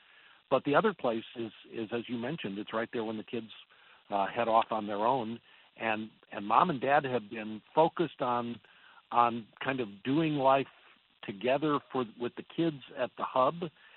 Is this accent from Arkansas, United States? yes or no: no; St. Louis, Missouri, United States; also born or lived in Edina, United States; I was born in Edina, and we lived there for a year and a half. And so we moved to St. Louis in the late 50s. So I didn't know much about Edina.